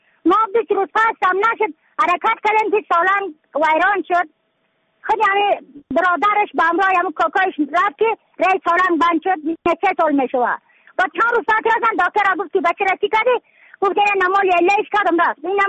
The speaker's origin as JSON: {"language": "Persian", "region": "Badakhshan", "country": "Afghanistan", "said": "از بدخشان هستم، مرکز بدخشان ولسوالی اکل پایان."}